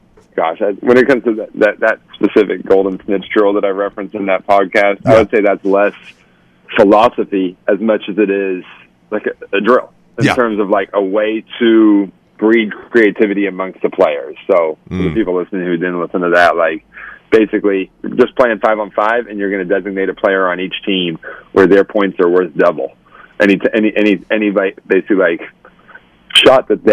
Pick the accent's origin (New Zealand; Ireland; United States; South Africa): New Zealand; Waiheke Island, Auckland; I grew up taking a ferry to school. I grew up on Waiheke Island in New Zealand, and I'd take a ferry to school every day.